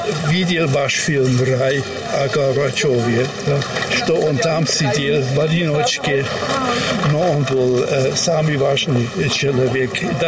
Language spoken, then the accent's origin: Russian; Germany; Russian is a second language; Я чувствовал, если я говорю, я немец, например, для наших соседей, голландцев, да, они сразу думали, что я враг, да.